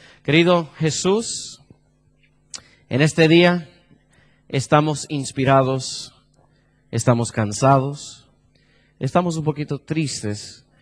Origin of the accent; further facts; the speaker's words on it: Miami, Florida, United States; born there; Yo nací en Miami, mi abuelita vive en Miami